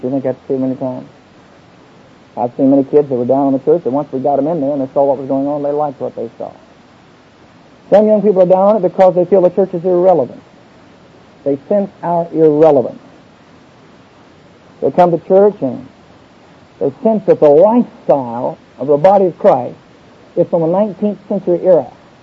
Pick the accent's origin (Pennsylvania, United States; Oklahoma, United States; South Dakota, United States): Oklahoma, United States; also born or lived in Texas; I grew up in the Bible Belt in Oklahoma and Texas